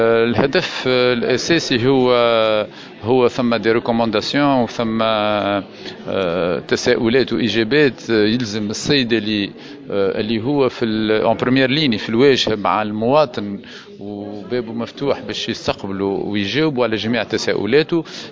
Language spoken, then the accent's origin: Arabic; Tunisia; مصنوعين عندنا في تونس